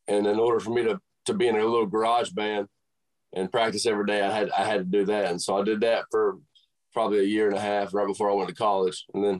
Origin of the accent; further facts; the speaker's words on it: Tennessee, United States; And so I grew up on Center Hill Lake too, close to where I'm from.